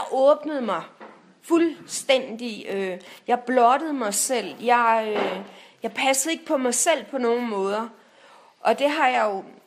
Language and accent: Danish; Copenhagen, Capital Region of Denmark, Denmark; altså, inde i mit hoved som københavner, så er det bare, der er bare marker og køer og alt muligt herovre.